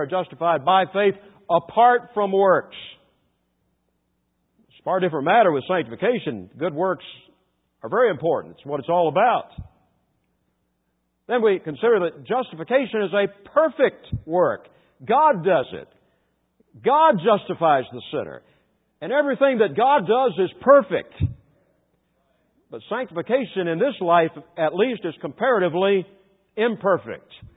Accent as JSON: {"language": "English", "region": "the South", "country": "United States", "said": "In the war between the states, see, I'm a Southerner, I know how to refer to it."}